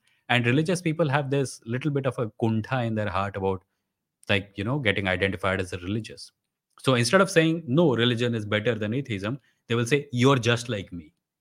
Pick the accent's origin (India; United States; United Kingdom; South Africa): India; The fact that I come from India